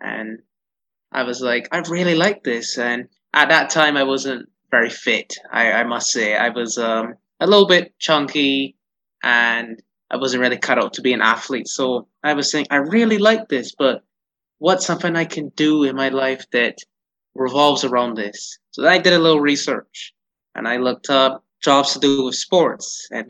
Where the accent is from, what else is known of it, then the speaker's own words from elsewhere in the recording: Barbados; born there; So I was born in Barbados. Yes, mm-hmm. I am Barbadian, born at the QEH, but I visit Canada frequently, and I do actually have Canadian citizenship.